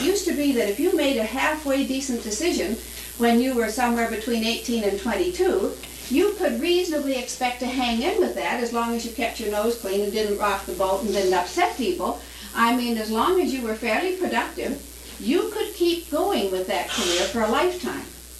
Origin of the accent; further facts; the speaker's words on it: Seattle, Washington, United States; I'm from Seattle, Washington.